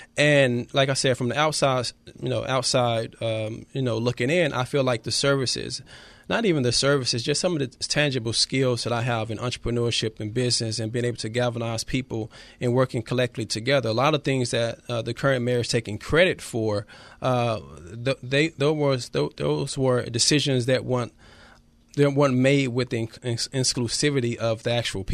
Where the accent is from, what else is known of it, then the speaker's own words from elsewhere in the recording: Dallas, Texas, United States; now in Pasadena, United States; I'm originally from Dallas, Texas. Been in California for over 20 years. Been a resident in Pasadena for over 8 years.